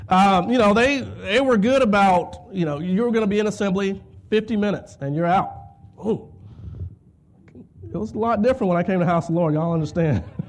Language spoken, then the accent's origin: English; Plano, Texas, United States; I grew up in the First Baptist Church of Plano, Texas. That's where I went to church every day.